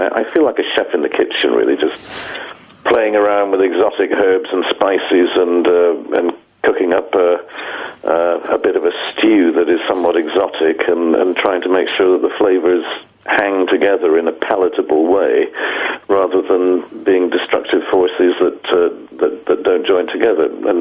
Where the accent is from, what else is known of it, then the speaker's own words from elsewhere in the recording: United Kingdom; So, you know, I have to do really what we in the UK are. We're a mongrel race made up of hodgepodge of people from all over